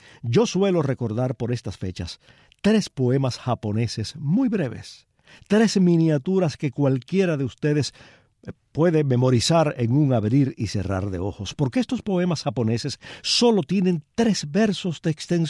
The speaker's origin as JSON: {"language": "Spanish", "country": "Cuba"}